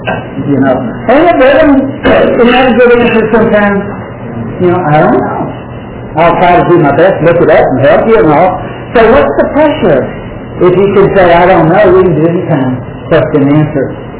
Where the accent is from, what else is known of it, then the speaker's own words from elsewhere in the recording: Texas, United States; I'm from Texas, if you don't mind a few of those.